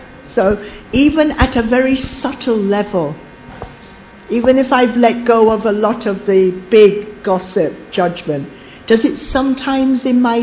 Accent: Jamaica; In Jamaica, I'm Celtic Jamaican in this birth.

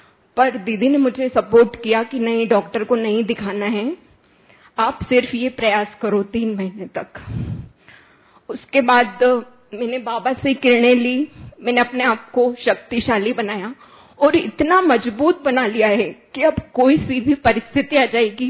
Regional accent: Singrauli, Madhya Pradesh, India; और हम सिंगरौली से हैं, सिंगरौली MP।

